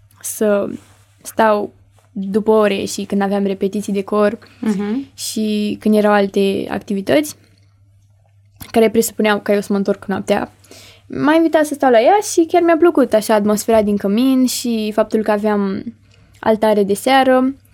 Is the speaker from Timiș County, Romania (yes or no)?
no; Bucharest, Romania; Păi eu eram din București